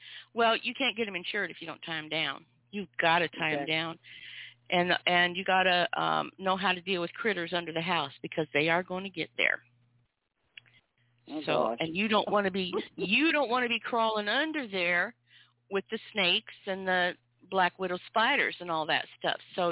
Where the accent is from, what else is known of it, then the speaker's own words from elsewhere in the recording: Idaho, United States; I grew up in North Idaho.